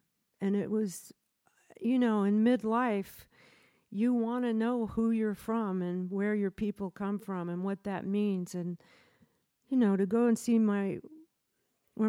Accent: Ventura, California, United States; also born or lived in Memphis; now in New York City, United States; I grew up in Ventura, by the way. But I've lived in New York City for 26 years, but I was born in Memphis, and I thought it was anecdotal, you know. I didn't grow up in the South.

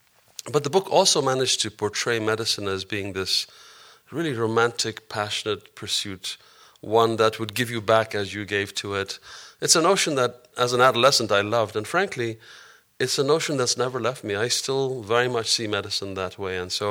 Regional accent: Ethiopia; I grew up in Africa. I grew up in Ethiopia.

